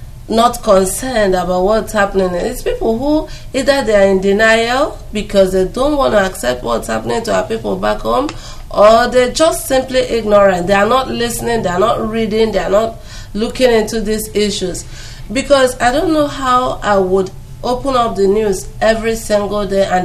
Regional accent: Nigeria; I'm from Nigeria

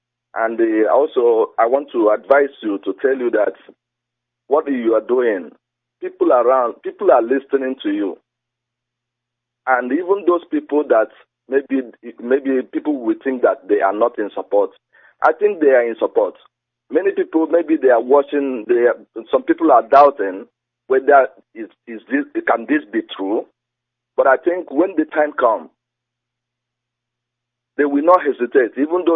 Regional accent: Ohaba, Imo, Nigeria; now in Japan; I'm from Ohabo, Oru West Local Government, Biafra Land.

